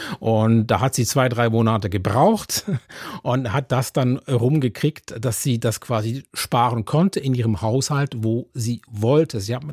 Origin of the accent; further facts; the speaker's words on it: Switzerland; Ich habe eine Weile gebraucht, vielleicht auch als Schweizer